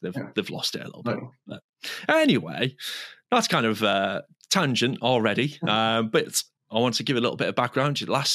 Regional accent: England, United Kingdom; I'm English. It's got to be the 4-4-2.

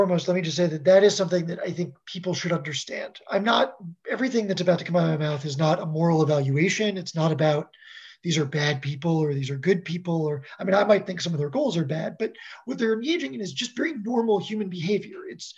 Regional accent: New Jersey, United States; Like, I am from New Jersey. I am a Yankee through and through.

